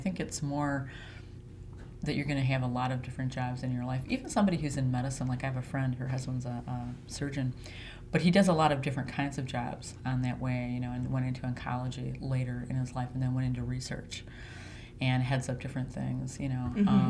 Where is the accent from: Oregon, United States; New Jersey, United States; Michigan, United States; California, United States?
Michigan, United States; Flint; and it's probably just because I come from Flint